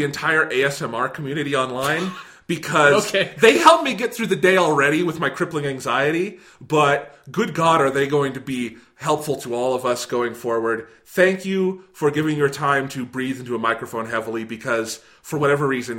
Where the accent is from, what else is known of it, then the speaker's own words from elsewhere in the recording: United States; And a thing as an American we can be fucking proud of is we produced the world's greatest fucking poet.